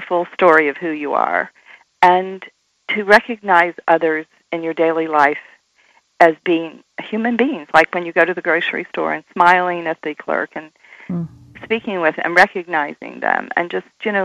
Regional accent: Raleigh, North Carolina, United States; I was raised Catholic in Raleigh, North Carolina in the 1950s

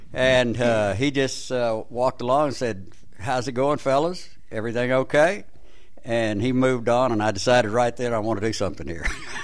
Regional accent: Pine Bluff, Arkansas, United States; We both were from my hometown, Pine Bluff, about 80 miles southeast of here

